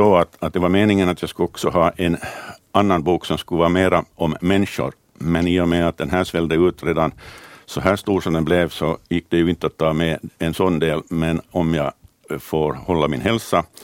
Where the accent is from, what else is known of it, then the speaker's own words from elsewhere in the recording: Pargas, Southwest Finland, Finland; also born or lived in Korpo; jag är ju inte hemma härifrån, utan jag är ju egentligen från Åbolands skärgård, från Korpo, och sen har jag växt upp i Pargas.